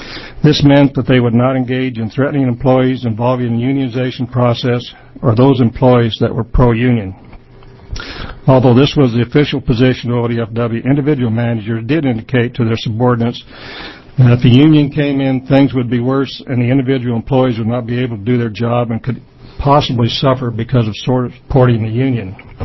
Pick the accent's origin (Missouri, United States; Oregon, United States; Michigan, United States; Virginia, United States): Oregon, United States; Beaverton; also born or lived in Utah; I'm from Beaverton, Oregon.